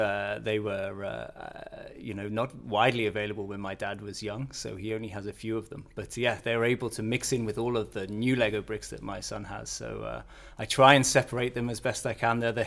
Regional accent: England, United Kingdom; I come from a small town in northern England, so some way away. But actually, I'm half Canadian as well

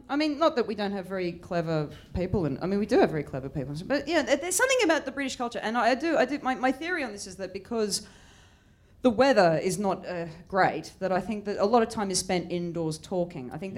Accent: Australia; I was thinking, as an Australian, I was thinking, the words just don't stop.

